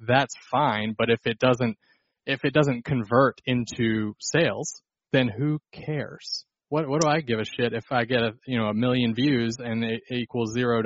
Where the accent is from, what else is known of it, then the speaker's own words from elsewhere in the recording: Georgia, United States; I'm from Georgia, so I believe both of those things.